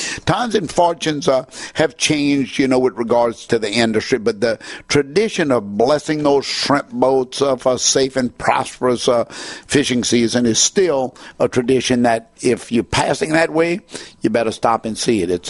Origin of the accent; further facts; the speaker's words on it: Louisiana, United States; I started to think back to the days of a youngster growing up in St. James Parish